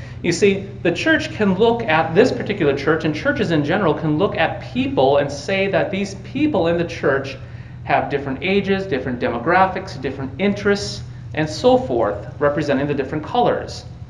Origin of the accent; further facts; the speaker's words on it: Bottineau, North Dakota, United States; I was at my hometown church in Botno, North Dakota. It was a Lutheran Brethren church. I did not grow up LCMS.